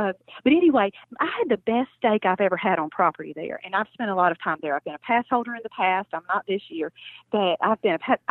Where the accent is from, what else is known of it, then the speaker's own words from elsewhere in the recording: South Carolina, United States; Like I said, I'm originally from South Carolina.